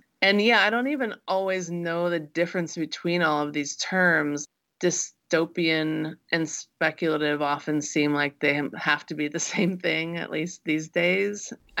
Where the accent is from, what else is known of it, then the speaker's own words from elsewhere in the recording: Midwest, United States; Things that seem strange and alien to me because I grew up in the Midwest.